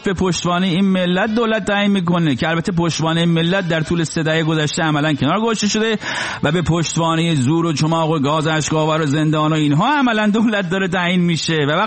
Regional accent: Rasht, Gilan, Iran; now in New York, United States; خب منم اهل رشتم

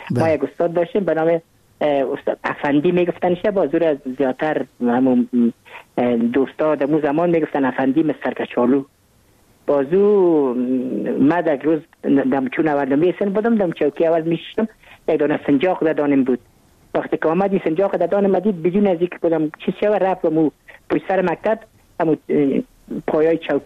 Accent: Kabul, Afghanistan; born there; من متولد کابل هستم و کابل هستم، در نای اول کابل تولد شدیم.

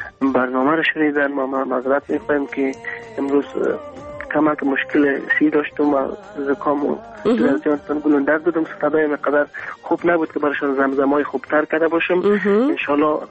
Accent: Afghanistan; از افغانستان هستم

